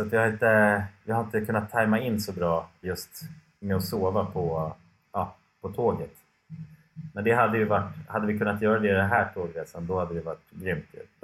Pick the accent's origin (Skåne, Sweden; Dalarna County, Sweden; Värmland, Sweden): Skåne, Sweden; Helsingborg; Ja, vi kommer från Helsingborg.